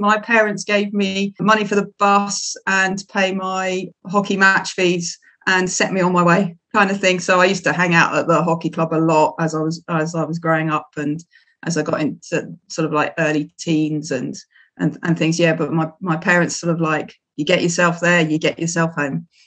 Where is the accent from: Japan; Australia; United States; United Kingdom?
United Kingdom; Twickenham, London; But I grew up in Twickenham, just on the outskirts of London.